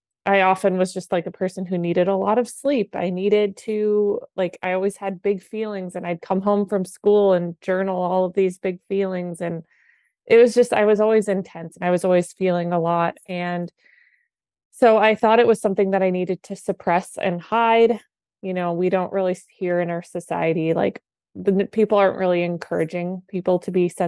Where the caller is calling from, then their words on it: San Clemente, California, United States; Yeah, I'm in Orange County, California. I'm actually at my parents' house right now while my mom watches my 4-month-old baby. And they live on the beach in San Clemente.